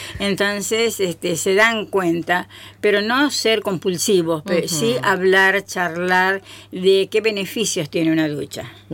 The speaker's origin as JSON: {"language": "Spanish", "region": "Tucumán", "country": "Argentina", "lives_now": "Misiones, Argentina", "said": "yo que no soy misionera, pero soy tucumana, pero ya adoptada por Misiones hace 30 años"}